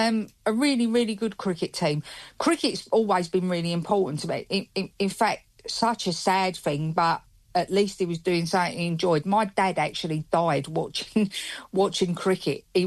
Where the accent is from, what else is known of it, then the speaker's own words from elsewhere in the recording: London, United Kingdom; now in Letterkenny, Ireland; I'm, you know, a very proud Londoner, and I was brought up in the Church of England.